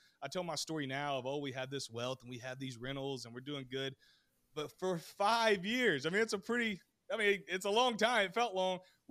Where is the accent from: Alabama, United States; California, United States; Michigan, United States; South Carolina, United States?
South Carolina, United States; Then, of course, I'm from South Carolina, so you have to have a jacked up truck.